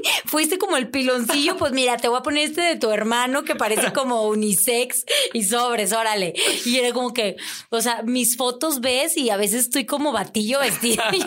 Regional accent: Monterrey, Nuevo León, Mexico; moved away as an adult; now in Mexico City, Mexico; Apenas voy a cumplir 2 años viviendo en la Ciudad de México.

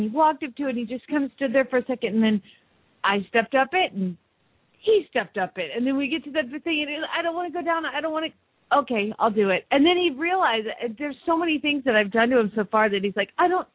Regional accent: Lexington, Kentucky, United States; from Lexington, Kentucky

